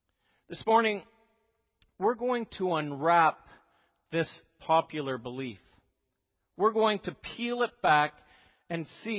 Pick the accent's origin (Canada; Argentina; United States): Canada; Oshawa, Ontario; I grew up in the Oshawa area, the city that motivates General Motors.